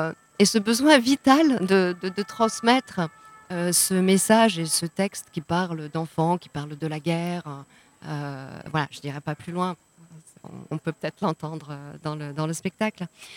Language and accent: French; France; also born or lived in Serbia; j'ai grandi en France.